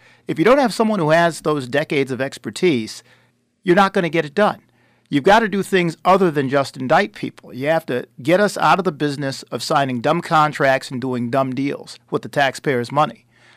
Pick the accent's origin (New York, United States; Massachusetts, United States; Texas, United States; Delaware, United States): New York, United States; Buffalo; I grew up upstate in Buffalo, New York, and I had a lot of great things come to me in life because of my parents, who worked very hard